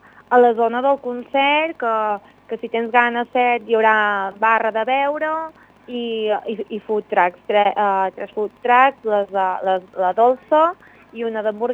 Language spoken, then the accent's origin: Catalan; Castellfollit de la Roca, Catalonia, Spain; per què no pot ser un referent de les comarques gironines, de la Garrotxa, vull dir, Castellfollit té molt de potencial